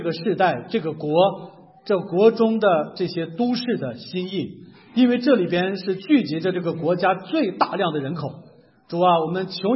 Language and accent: Chinese; Shanxi, China; 我作为一个山西人啊，所以适应一个地方都不容易